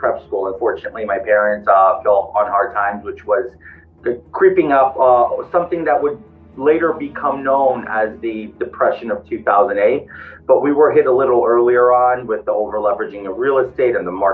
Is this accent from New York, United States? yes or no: yes; Jackson Heights, New York, United States; I come from nothing, as I tell everybody, right? I grew up in Jackson Heights. I was born in Elmhurst Hospital. From the hospital, my parents were really struggling. They lived in a basement. I lived in a basement until the age of six.